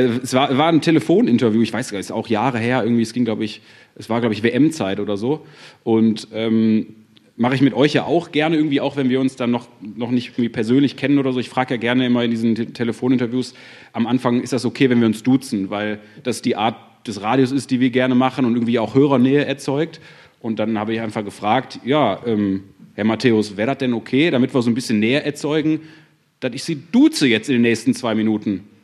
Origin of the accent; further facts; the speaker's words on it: Mülheim an der Ruhr, North Rhine-Westphalia, Germany; ich bin gebürtiger Mülheim, wirklich born and raised hier in Mülheim, zwischendurch mal kurz weg gewesen fürs Studium und so